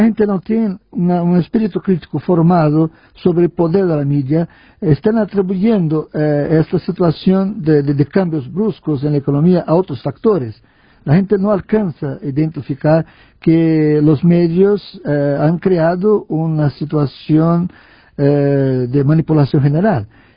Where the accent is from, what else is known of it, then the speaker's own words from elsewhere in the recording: Brazil; Spanish is a second language; Mira, Roberto, en mi país, yo creo que en América Latina, la relación de los medios de comunicación con la gente es una relación muy festiva.